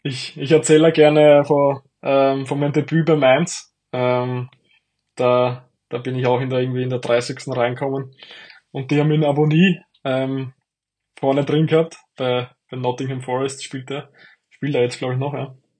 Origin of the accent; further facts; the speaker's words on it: St. Georgen, Burgenland, Austria; wir haben immer im Dorf, wo ich herkomme, St. Georgen, da war da oft der Faschingsumzug